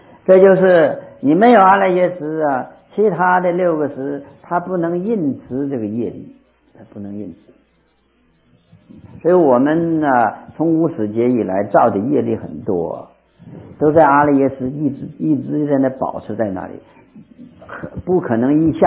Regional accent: Northeast China, China; 这个我们东北，我是东北人呢、啊，因为那个我是乡下人呢、啊。

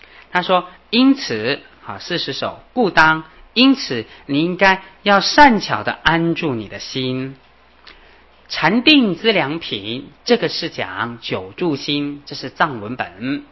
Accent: China; 所以我们中国人是很有福报

